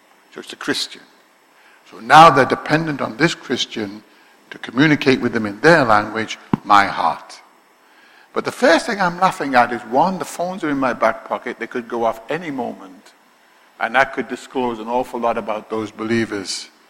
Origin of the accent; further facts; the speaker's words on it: Liverpool, North West England, United Kingdom; said, "We all know where you're from, don't we?" I said, "What's that?" "Liverpool." And started to mock my accent.